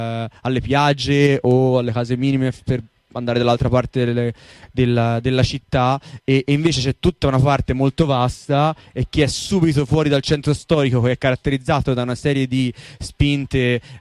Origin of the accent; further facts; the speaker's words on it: Tuscany, Italy; now in Florence, Italy; da quando mi sono trasferito 5 anni fa in questo quartiere a Rifredi, e che effettivamente per me, che vengo invece dal Mugello, subito sotto l'Appennino